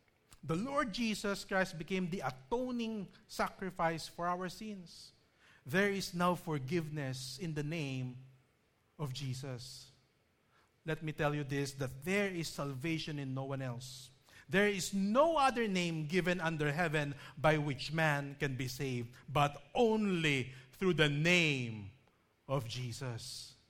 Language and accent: English; Philippines; So, being a Filipino, we love to eat food, right?